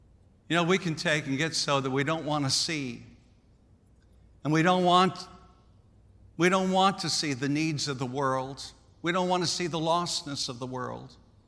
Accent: South Dakota, United States; Now, growing up in South Dakota, growing up in farming land

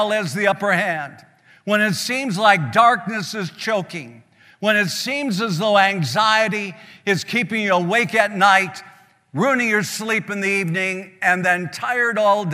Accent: the Dakotas, United States; It's called a hollow in our part of the country where I grew up in the Dakotas.

